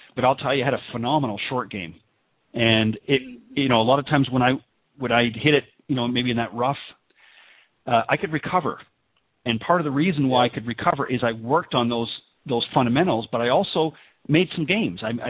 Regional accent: Canada; moved away as an adult; now in United States; I'm originally from Canada and I moved down to the U.S. About 7 or 8 years ago.

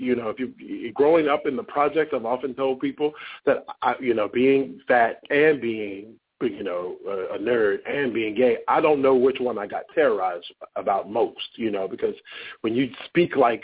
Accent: Washington, District of Columbia, United States; And I grew up in Caron Baptist Church in Southwest Washington, D.C., where Reverend Leroy S. Waldo was my pastor, praise God.

